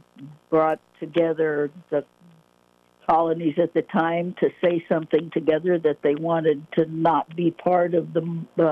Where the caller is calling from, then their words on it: Altadena, California, United States; I live in Altadena, Pasadena area, L.A. County.